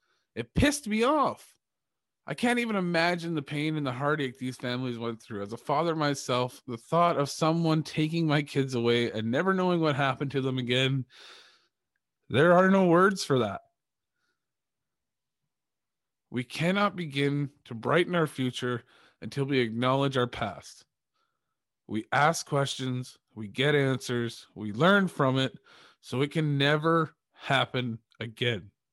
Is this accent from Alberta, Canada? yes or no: no; Hurkett, Ontario, Canada; because I was born in Canada. I grew up in a town called Herkett.